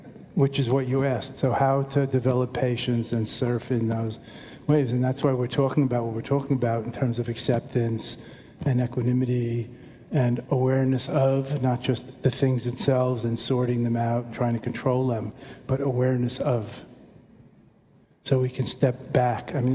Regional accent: New York, United States; I mean, I'm a New Yorker and I don't live in New York.

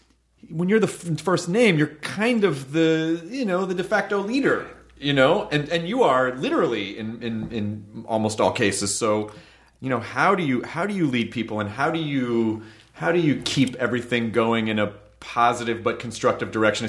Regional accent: the South, United States; I grew up in the South and I'm literally mean.

